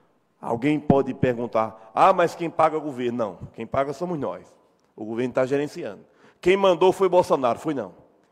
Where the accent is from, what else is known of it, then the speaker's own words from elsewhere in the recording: Patos, Paraíba, Brazil; Não sou vereador de João Pessoa, mas sou de Patos.